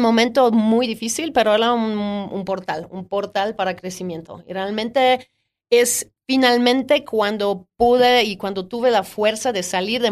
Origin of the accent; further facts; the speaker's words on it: Poland; Spanish is a second language; Nací en Polonia en unos tiempos de comunismo y cuando era joven y era un momento de escoger qué quiero hacer en la vida